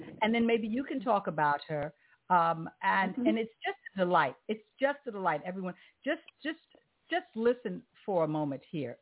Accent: New York City, New York, United States; Being born and raised in New York City, you know, I love hearing people who love New York.

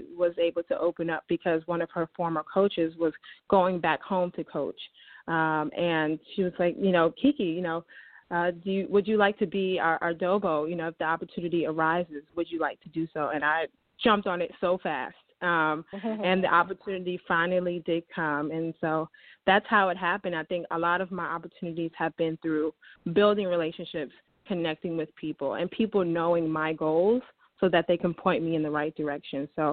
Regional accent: New York City, New York, United States; So I'm originally from East Harlem, New York City.

